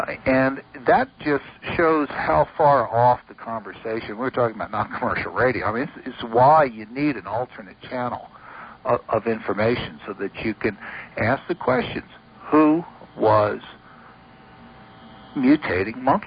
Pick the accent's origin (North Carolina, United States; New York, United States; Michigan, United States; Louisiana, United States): Louisiana, United States; New Orleans; My story kind of traces back to the fact that I'm from New Orleans, and during that entire time I grew up, I kept hearing very strange rumors